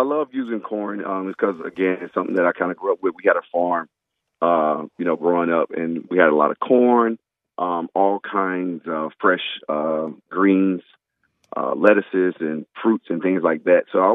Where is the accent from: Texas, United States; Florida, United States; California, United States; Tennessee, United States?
Texas, United States; Me, you know, growing up in Texas, I always try to find a way to add a little bit of heat to anything.